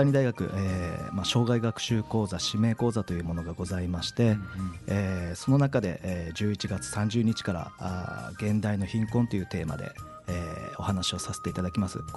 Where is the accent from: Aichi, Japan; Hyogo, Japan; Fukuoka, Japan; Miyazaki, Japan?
Miyazaki, Japan; Hyuga; 私は宮崎県の日向市というところの出身なんですが、